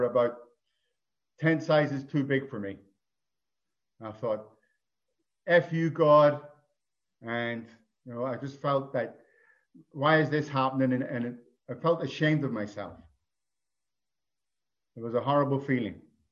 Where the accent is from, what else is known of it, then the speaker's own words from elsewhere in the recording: Belfast, Northern Ireland, United Kingdom; I'm an Irish alcoholic. I was born in a little place called Ireland, Belfast.